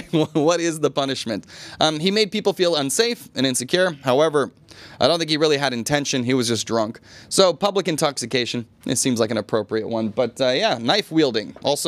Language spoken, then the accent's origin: English; United States; Now, as an American, this is a big issue, obviously, in America